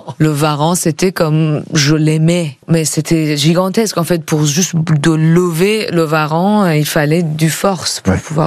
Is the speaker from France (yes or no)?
no; Iran; Vous voyez, quand on vient d'Iran, les gens ont envie de savoir et nous on est obligés d'expliquer.